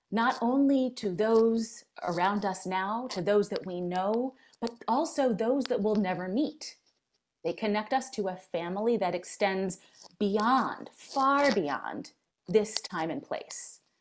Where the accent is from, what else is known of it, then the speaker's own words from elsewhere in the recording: Philadelphia, Pennsylvania, United States; accent: Philadelphia; as a native Philadelphian, if I slip into my native Philadelphia accent and talk about water, please don't let it distract you